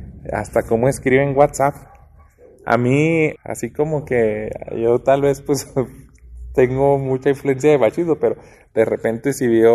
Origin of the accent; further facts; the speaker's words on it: Mexico; si somos mexicanos y de repente Estados Unidos se apodera de México